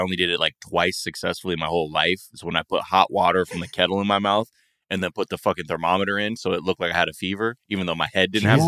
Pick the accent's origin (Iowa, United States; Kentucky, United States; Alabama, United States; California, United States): California, United States; And then here I am as a Californian.